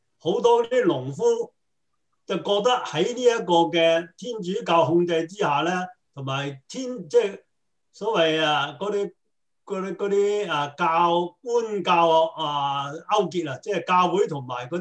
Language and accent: Cantonese; Hong Kong; 我喺香港長大咧